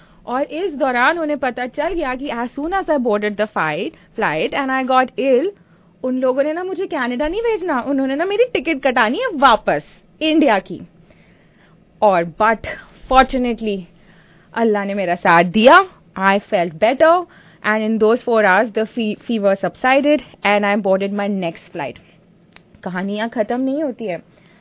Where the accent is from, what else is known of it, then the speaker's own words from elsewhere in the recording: India; moved away as an adult; now in Canada; कुछ डेढ़ साल हो चुका है और मैं इंडिया से आई